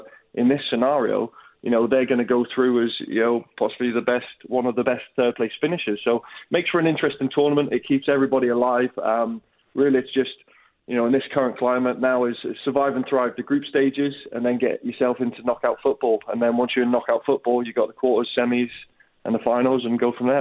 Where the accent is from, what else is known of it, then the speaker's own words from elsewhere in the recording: Canada; we've studied a lot, you know, as Canadian coaches and an infrastructure